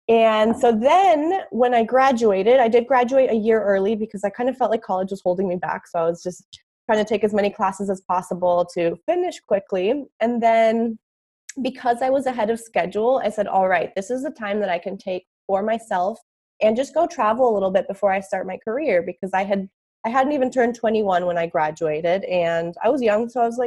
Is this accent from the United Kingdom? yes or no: no; Costa Rica; moved away as an adult; now in United States; So I grew up in Costa Rica, actually. I lived there until I was 18. I moved around a few different places in Costa Rica. And then when I was 18, I moved to the U.S., to Tampa, Florida, to study marketing.